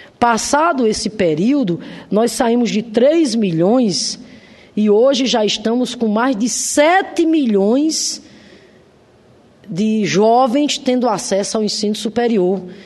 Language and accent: Portuguese; Rio Grande do Norte, Brazil; lá no meu estado, Rio Grande do Norte